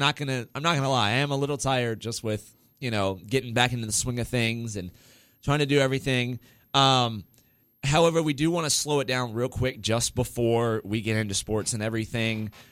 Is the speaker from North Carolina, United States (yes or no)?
yes; North Carolina, United States; What I didn't mention is I am from North Carolina, so that's where you get the title from. I'm from the East Coast.